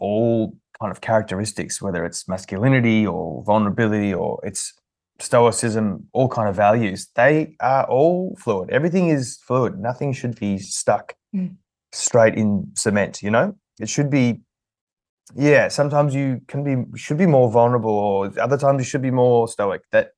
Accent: Australia; I don't know whether it's an Anzac spirit or whether it's just being Australian, I don't know. But I love the sense that we are a nation of givers

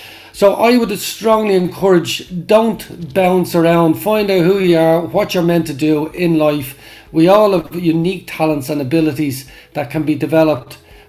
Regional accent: Ireland; I'm not being biased because I'm Irish

